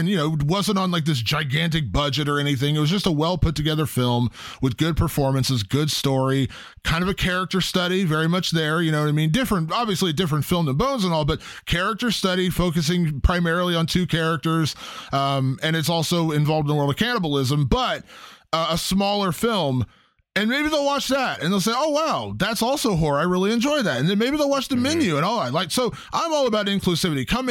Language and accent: English; Cincinnati, Ohio, United States; They filmed this movie in my hometown, Cincinnati, Ohio, in a little town east of there called Chillicothe, which is actually close, very close to where I actually grew up.